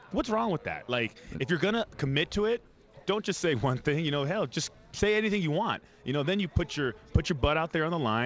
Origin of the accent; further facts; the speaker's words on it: California, United States; Since I'm from California.